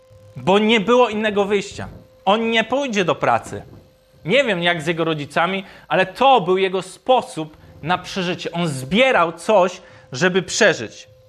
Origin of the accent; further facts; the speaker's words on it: Toruń, Kuyavian-Pomeranian Voivodeship, Poland; ja pochodzę z Torunia, od urodzenia chodziłem do kościoła katolickiego przez prawie 18 lat